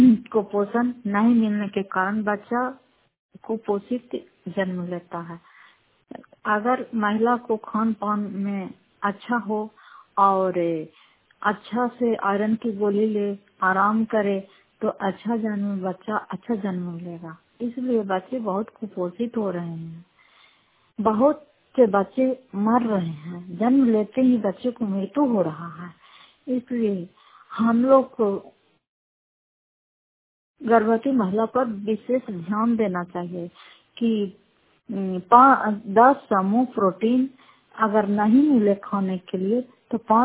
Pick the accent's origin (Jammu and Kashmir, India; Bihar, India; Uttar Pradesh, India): Bihar, India; Fatehpur; घर फतेहपुर, पंचायत मकौता, जिला नालंदा, करार पछवा प्रखंड की निवासी हूँ।